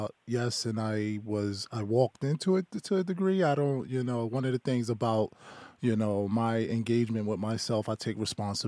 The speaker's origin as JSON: {"language": "English", "town": "New York City", "region": "New York", "country": "United States", "tie": "born or raised there", "said": "So I grew up in Brownsville, Brooklyn, in New York. It was rated one of the most violent areas in New York City"}